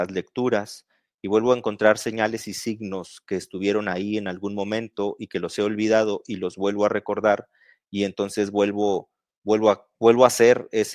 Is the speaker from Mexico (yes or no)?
yes; northern Mexico, Mexico; born there; me tocó nacer en el norte de México y pues fuera de eso me tocó también estudiar filosofía. Soy bibliotecario de formación también.